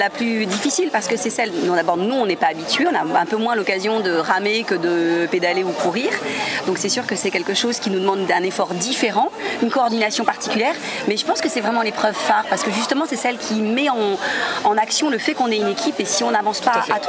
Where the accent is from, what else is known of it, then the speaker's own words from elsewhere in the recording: Pays de la Loire, France; parce que d'abord on vient du Maine-et-Loire